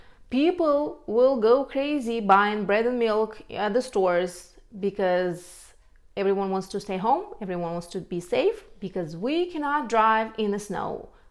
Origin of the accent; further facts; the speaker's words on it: Siberia, Russia; And wintertime is usually super mild, for me at least. I'm from Siberia, but so let's move on.